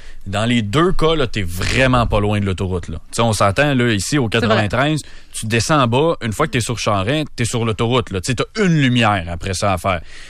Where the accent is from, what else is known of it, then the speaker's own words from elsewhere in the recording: Shawinigan, Quebec, Canada; quand j'étudiais à Jonquière, je faisais souvent la route pour retourner jusque chez nous à Shawinigan.